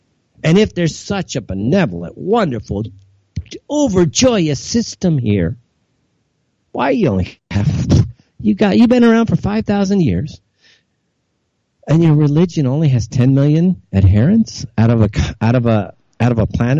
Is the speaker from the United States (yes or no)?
yes; United States; We Americans have the same problem, trust me.